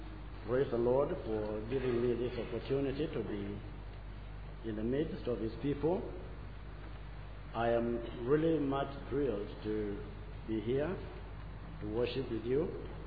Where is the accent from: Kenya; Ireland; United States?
Kenya; We are living in a country, Kenya, because I come from Kenya